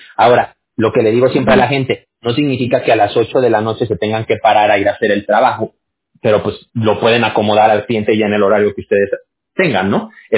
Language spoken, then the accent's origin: Spanish; Aguascalientes, Mexico; Sí, muy caliente. Yo soy de Aguascalientes.